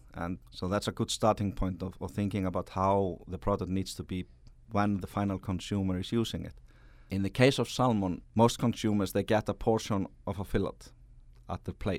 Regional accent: Iceland; English is a second language; I come from Iceland and I'm working for a company called

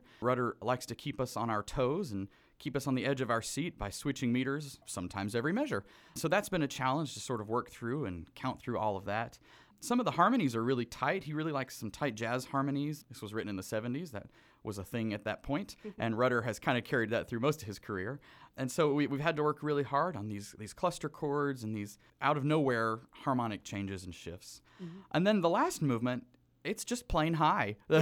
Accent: Virginia, United States; So I grew up in Northern Virginia.

